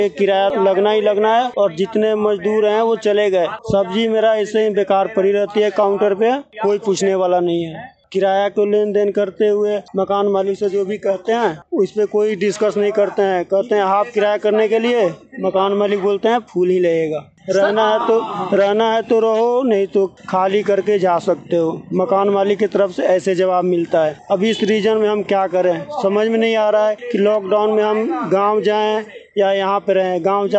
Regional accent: Bihar, India; moved away as an adult; now in Gurugram, India; मैं बिहार का रहने वाला हूं, सारण जिले का, जो कि मैं गुरुग्राम में 10 साल पहले आया था।

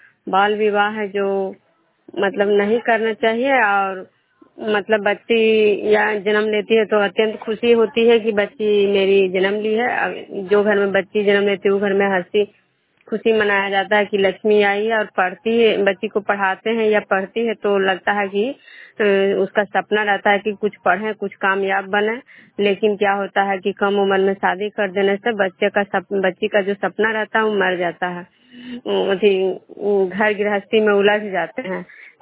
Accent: Vishnupur, Bihar, India; मैं विष्णुपुर ग्राम खजरा पंचायत नालंदा जिला नगर प्रखंड के निवासी हूँ।

